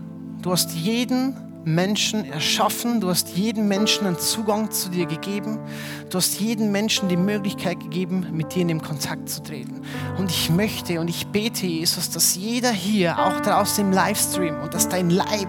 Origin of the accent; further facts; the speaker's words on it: Bavaria, Germany; Gerade so als Bayer, verstehst du, wir haben ja eigentlich recht